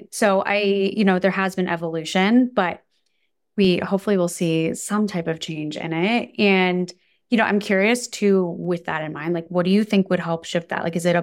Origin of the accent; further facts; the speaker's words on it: New Jersey, United States; I'm from New Jersey originally